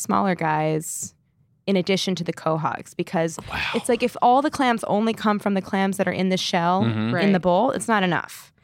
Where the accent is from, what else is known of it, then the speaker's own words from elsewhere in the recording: St. Louis, Missouri, United States; Well, growing up in St. Louis, it was canned clams and clam juice from a jar, which never seemed like, why would you do it any other way?